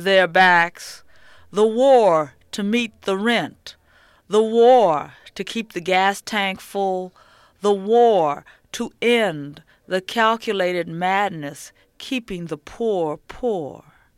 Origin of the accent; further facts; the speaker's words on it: United States; I'm a black of slave origin. I've been cut off from Africa. I am really an American.